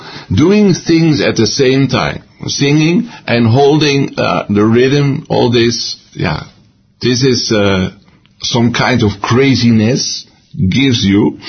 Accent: Rotterdam, South Holland, Netherlands; So in this Roman Catholic family, I grew up in Rotterdam. So I got to Roman Catholic school.

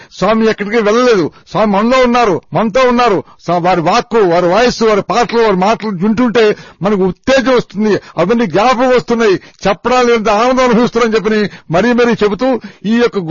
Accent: Vijayawada, Andhra Pradesh, India; మా native place Vijayawada. నా వయస్సు 91 సంవత్సరం.

